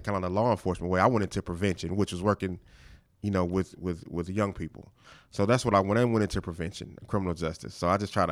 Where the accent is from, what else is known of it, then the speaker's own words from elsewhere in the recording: Knoxville, Tennessee, United States; now in Chattanooga, United States; I'm from Knoxville originally. Came up here to go to school, finished, got a couple degrees from UTC.